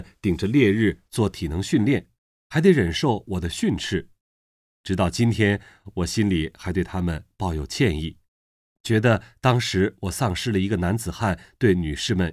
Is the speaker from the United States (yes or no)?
no; Xinjiang, China; 对于我来讲，新疆的饭菜都是美味佳肴，因为我是新疆人嘛。